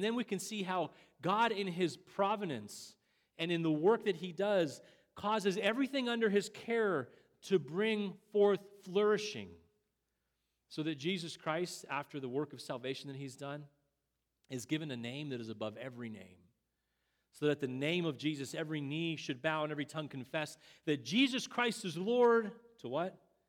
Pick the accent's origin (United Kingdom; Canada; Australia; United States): Canada; growing up in Canada watching this amazing player do his thing